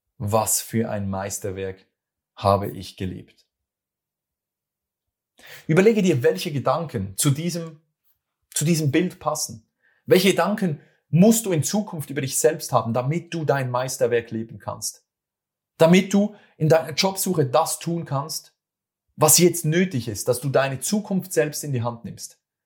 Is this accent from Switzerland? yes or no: yes; Switzerland; accent: Swiss German; das ist wieder mein schweizerdeutscher Akzent hier